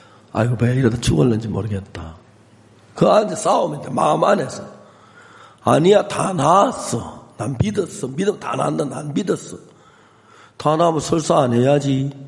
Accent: South Korea; 우리는 한국 사람은 삶의 80%를 먹는 걸 위해 산다 하더라고요

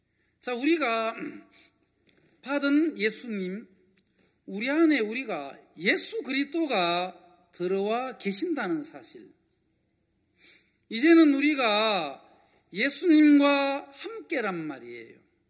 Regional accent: Geochang, South Gyeongsang, South Korea; 제 고향은 경남 거창군 마리면 영성리 초동부락. 그 부락에서 살았어요. 한 20가구쯤이 되는 아주 산촌이잖아요.

